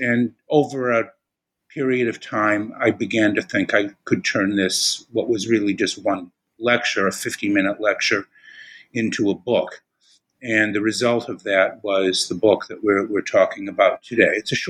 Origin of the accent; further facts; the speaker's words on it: Chicago, Illinois, United States; If you want some background, I'm originally from Chicago.